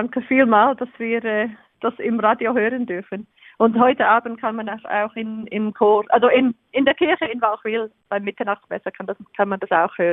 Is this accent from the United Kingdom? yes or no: yes; England, United Kingdom; German is a second language; Ich komme aus England, ja.